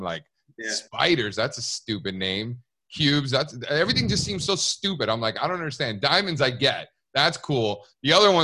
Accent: Miami, Florida, United States; I grew up in Miami, Cuban parents. You know, I'm first generation born in the country. Both my parents came over when they were little.

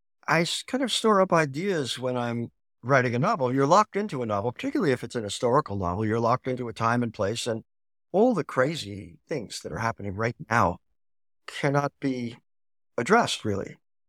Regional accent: New York, United States; moved away; I'm a transplant. I grew up in New York, and now I've lived here most of my life.

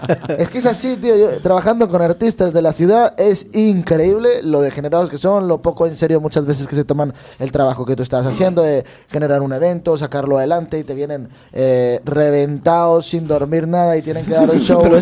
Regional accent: Colombia; Y en mi tierra es como, primo, déjame el coche, y nos fuimos todos, parceros, ¿sabes? Somos como más yo opino, por lo que he visto, nosotros en Latinoamérica, en Colombia específicamente hablando, es como que más despreocupado con las cosas, ¿no?

